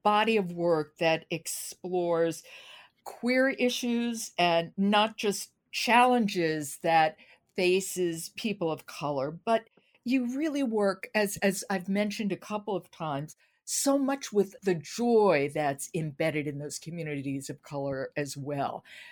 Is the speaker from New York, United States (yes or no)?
yes; New York City, New York, United States; I'm a New Yorker. I grew up going to that theater. It made me just love New York and love theater.